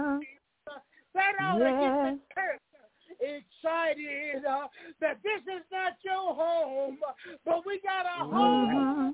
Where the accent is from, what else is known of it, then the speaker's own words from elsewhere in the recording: Tennessee, United States; I'm from the South. In Tennessee, and I can remember as a boy going through, driving through the South, and looking at those big old mansions.